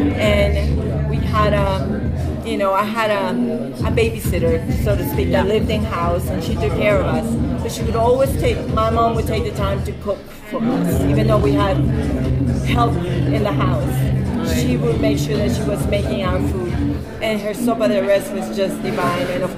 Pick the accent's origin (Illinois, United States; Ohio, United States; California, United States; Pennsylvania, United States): California, United States; Hollywood; also born or lived in El Salvador; and I was born in El Salvador, raised in the U.S., in Hollywood, actually.